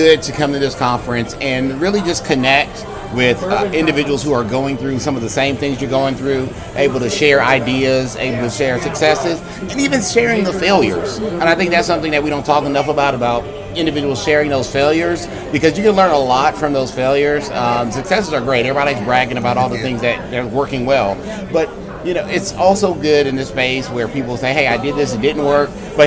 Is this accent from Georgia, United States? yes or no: yes; Georgia, United States; I am from Georgia. I am representing All for Ed Future Ready Schools.